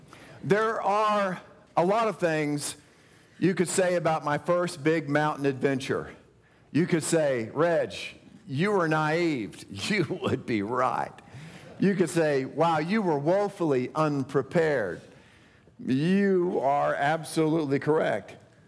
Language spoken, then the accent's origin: English; Texas, United States; Mark and I were kind of, growing up in Texas, we're kind of into the John Wayne mode of communication.